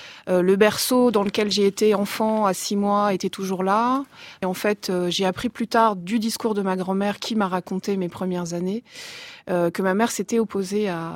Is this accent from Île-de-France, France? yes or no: yes; Île-de-France, France; born there; puisque je suis née dans les Hauts-de-Seine.